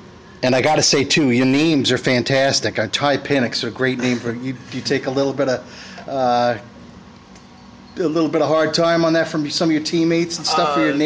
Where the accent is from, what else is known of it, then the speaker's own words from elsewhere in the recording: Long Island, New York, United States; now in California, United States; So I'm from Long Island, moved out to California, got my BA in journalism from Sacramento State